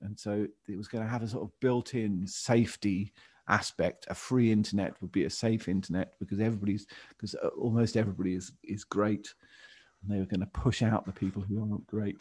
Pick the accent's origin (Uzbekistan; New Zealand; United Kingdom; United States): United Kingdom; what I'm not about is I'm British and I'm proud of that. I'm proud of Britain. It's a wonderful place, Britain.